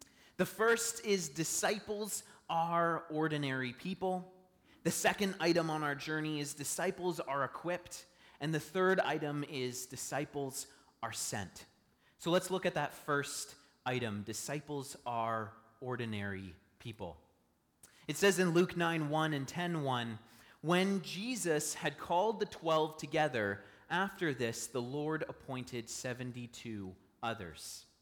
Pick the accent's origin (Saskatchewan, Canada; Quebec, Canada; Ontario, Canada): Ontario, Canada; I'm from Northern Ontario. Northern Ontario is like Galilee. I can say that because I used to grow up there. It's all small towns and, you know, people driving in pickup trucks